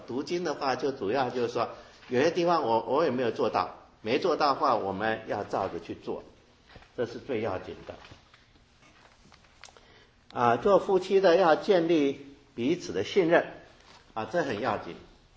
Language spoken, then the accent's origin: Chinese; China; 我想有时候我们中国人常常有的哈